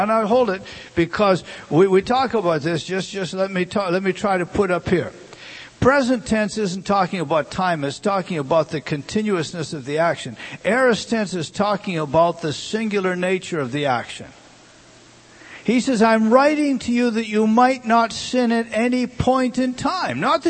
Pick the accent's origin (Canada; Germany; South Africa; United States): United States; I commented to him this, being the American that I am.